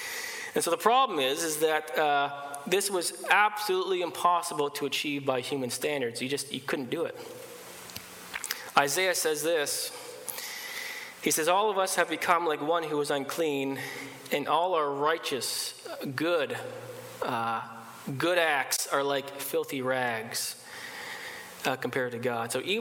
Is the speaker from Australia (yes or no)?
no; Canada; I have this passport, which highlights the fact that I'm a Canadian citizen.